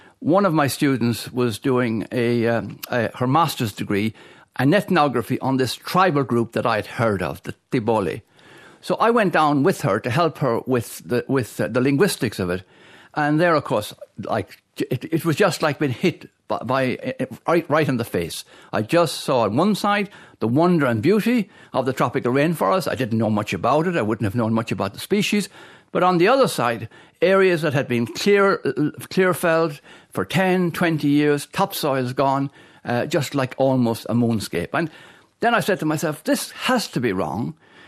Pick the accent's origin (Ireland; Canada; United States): Ireland; I come from Ireland.